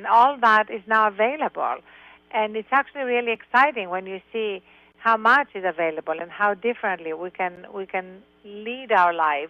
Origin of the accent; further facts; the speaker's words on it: Greece; now in United States; I was born in Greece and I grew up with this reverence for America